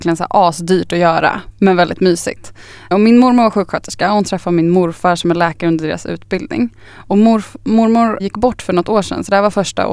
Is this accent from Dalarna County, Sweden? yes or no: no; Östervåla, Uppsala County, Sweden; also born or lived in Upplands Väsby; Jag är ju först från liksom Östervåla utanför Tierp på Uppsala och så har jag bott i Upplands Väsby.